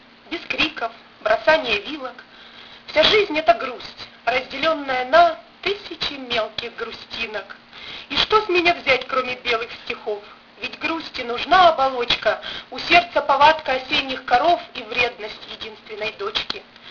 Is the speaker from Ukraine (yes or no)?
yes; Kyiv, Ukraine; Я киевлянка, поэт, без пяти минут счастливый человек.